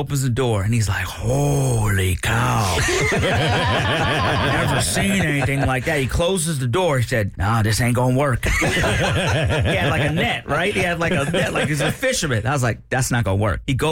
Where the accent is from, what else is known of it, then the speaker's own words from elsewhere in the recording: Florida, United States; Now, I grew up in South Florida. I'm the animal whisperer